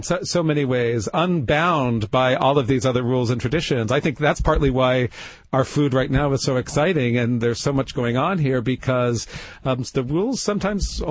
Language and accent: English; Toronto, Ontario, Canada; also born or lived in New Jersey, United States; I was born in the New York area. I was born in New Jersey, and I grew up in Toronto.